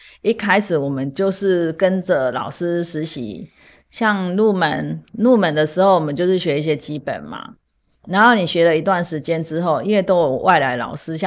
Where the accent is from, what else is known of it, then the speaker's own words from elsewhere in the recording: Taiwan; 他也是我们台湾人啊